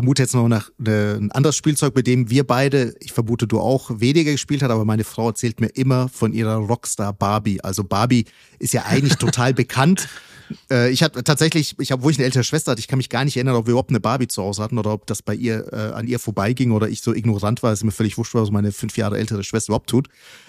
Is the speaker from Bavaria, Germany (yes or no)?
yes; Fürth, Bavaria, Germany; Ich bin auch Großteil in Fürth auch aufgewachsen.